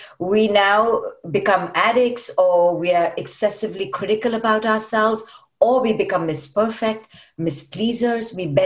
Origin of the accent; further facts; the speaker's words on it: India; So I grew up in India